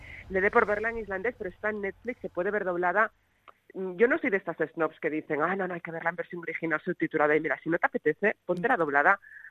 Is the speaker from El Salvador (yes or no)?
no; Galicia, Spain; yo que soy gallega y que son sitios en los que hace frío